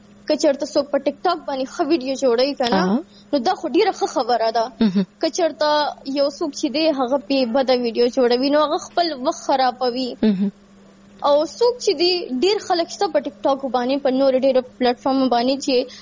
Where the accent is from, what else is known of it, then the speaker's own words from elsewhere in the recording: Peshawar, Khyber Pakhtunkhwa, Pakistan; زه د پښتونخوا پېښور اوسیدونکی یم او زده کړه مې دلته کړې ده.